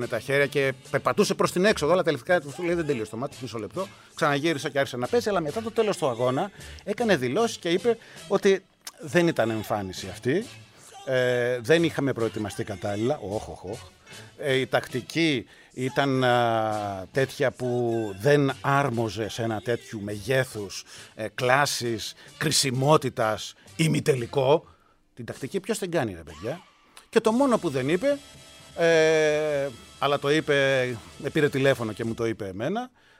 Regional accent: England, United Kingdom; Greek is a second language; Είμαι Αγγλίδα και το γεγονός ότι η Αγγλία έφτασε στα ημιτελικά είναι σπουδαίο.

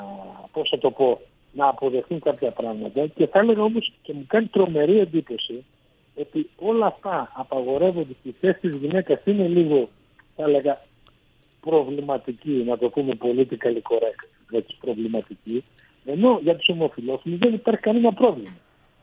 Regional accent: Agrinio, Western Greece, Greece; Εγώ μάλιστα κατάγομαι από το Αγρίνιο

